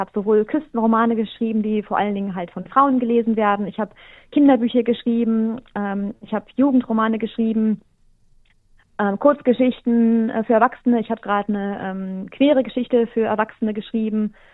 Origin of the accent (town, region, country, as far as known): Germany; born or raised there